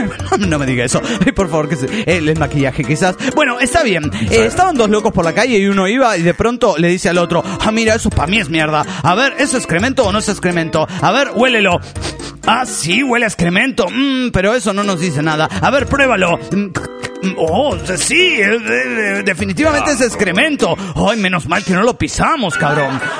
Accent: Monterrey, Nuevo León, Mexico; Soy del Critter de Monterrey, Nuevo León, México.

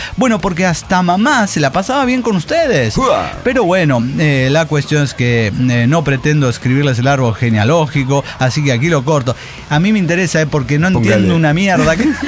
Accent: Acapulco, Guerrero, Mexico; born there; Bueno, yo nací en Acapulco, Guerrero, México.

